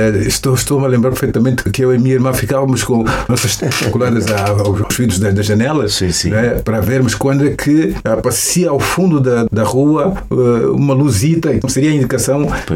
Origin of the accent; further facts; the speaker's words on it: Luanda, Angola; eu nasci em 1949, na Maternidade Velha de Luanda. Eu sou de Luanda.